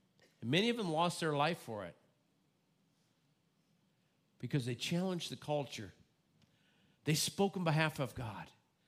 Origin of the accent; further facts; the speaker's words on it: Midwest, United States; You know, growing up in the Midwest and also being involved in agriculture